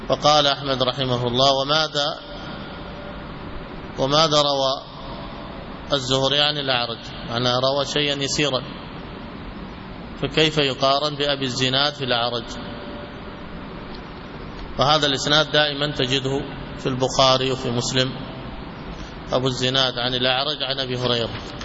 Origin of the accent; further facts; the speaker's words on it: Syria; فين حمص؟ سوريا. أنا شامي.